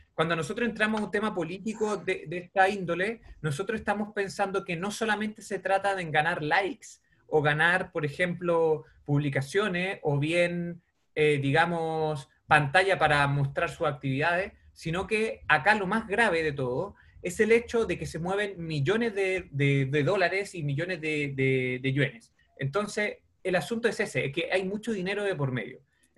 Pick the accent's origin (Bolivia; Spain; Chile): Chile; nosotros, como chilenos principalmente, vamos a recibir un determinado internet